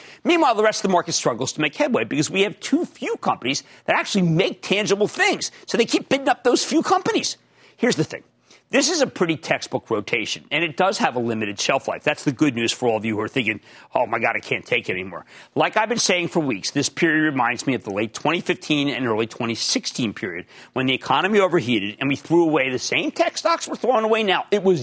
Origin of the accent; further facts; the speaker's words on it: Pennsylvania, United States; We're both from Pennsylvania.